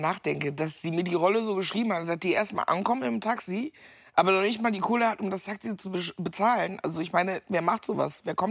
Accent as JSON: {"language": "German", "town": "Meckenheim", "region": "North Rhine-Westphalia", "country": "Germany", "tie": "born or raised there", "said": "im NRW in Meckenheim, da wo ich groß geworden bin"}